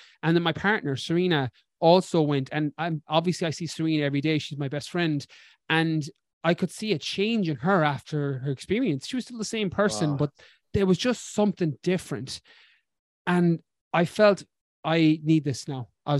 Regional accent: Ireland; accent: Irish; Very long, peculiar name that I struggle with my Irish accent.

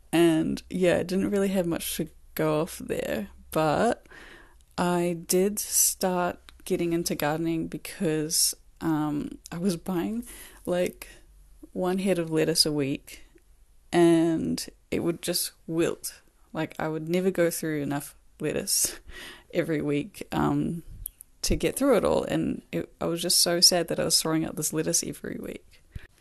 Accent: Whangarei, Northland, New Zealand; moved away as an adult; now in Auckland, New Zealand; I grew up in Whangarei and moved to Auckland in 2015, I think it was, to study at Unitec.

